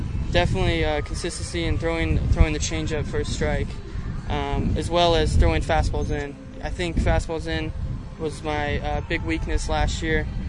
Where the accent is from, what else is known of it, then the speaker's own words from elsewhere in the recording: Washington, United States; I'm from Washington.